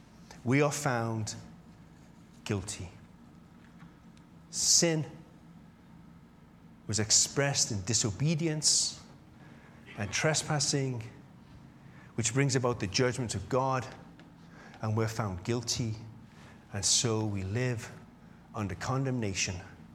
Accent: England, United Kingdom; because I'm from England. You see, when we lived in England, then we lived out in the country in a little cottage

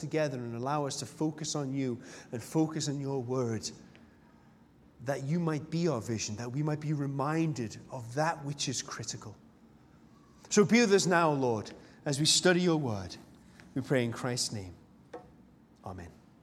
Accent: England, United Kingdom; You know, I'm English, so I'm not very good at this love stuff.

